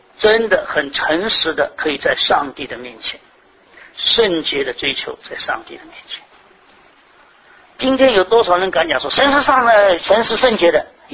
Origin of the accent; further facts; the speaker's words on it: China; 英文这个 true 我们中国人很难翻的